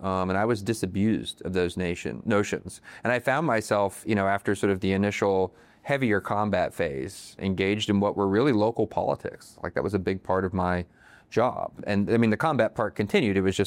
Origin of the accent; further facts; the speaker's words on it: Virginia, United States; I grew up here in the Northern Virginia suburbs.